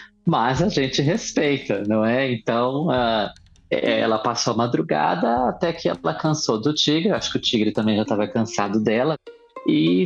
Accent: Barra do Garças, Mato Grosso, Brazil; born there; Eu nasci em Mato Grosso, numa pequena cidade banhada pelo rio Araguaia, que se chama Barra do Garças.

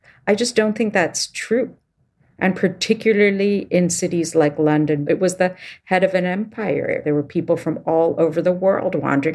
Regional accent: India; I feel that as someone who was born and raised in India

